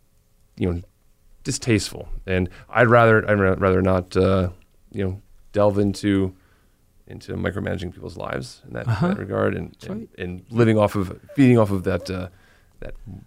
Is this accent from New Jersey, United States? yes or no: yes; New Jersey, United States; I mean, I grew up in New Jersey, which is like, whew.